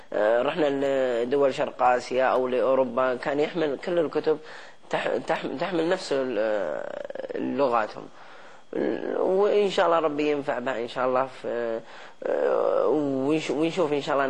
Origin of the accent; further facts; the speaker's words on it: Riyadh, Riyadh Province, Saudi Arabia; فأنا فهمت ان صرفة يعني معناتها طلع عندنا في الرياض